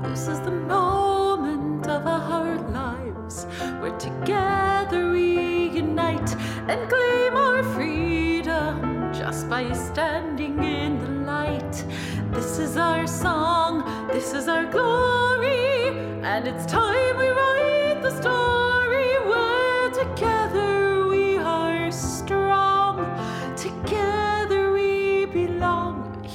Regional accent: Michigan, United States; first language Spanish; English is a second language; My mother is Mexican and my father is Bulgarian, and I was born and raised in Michigan. But Spanish was actually my first language, so I struggled very much with English in school

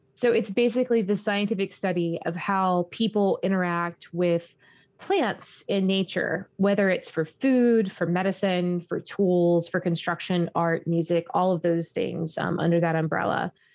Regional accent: Florida, United States; I was always outdoors in the mud, playing outside, growing up in Florida

